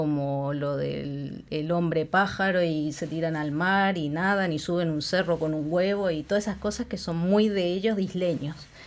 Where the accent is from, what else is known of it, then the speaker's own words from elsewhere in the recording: Santiago, Santiago Metropolitan, Chile; Y la verdad que nos odian, porque somos los capitalinos y Santiago concentra todo